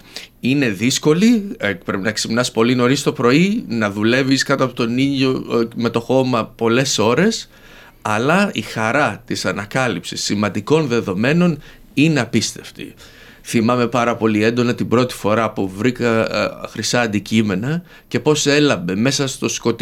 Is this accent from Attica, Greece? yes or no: yes; Athens, Attica, Greece; born there; Γεννήθηκα στην Αθήνα και έχω καταγωγή από τη Λακωνία. Και οι δύο γονείς μου είναι από τη Λακωνία.